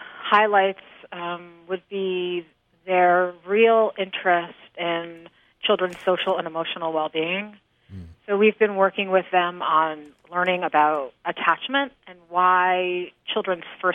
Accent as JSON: {"language": "English", "town": "New Haven", "region": "Connecticut", "country": "United States", "tie": "born or raised there", "said": "Well, I was born and raised in New Haven to a single mom who struggled to make ends meet."}